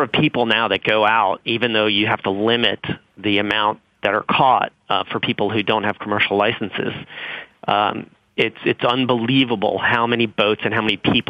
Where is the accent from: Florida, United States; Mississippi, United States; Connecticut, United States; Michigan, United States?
Florida, United States; Miami; I grew up in Miami and the Keys, and we've caught lobster commercially my whole life, obviously less so since I've moved away.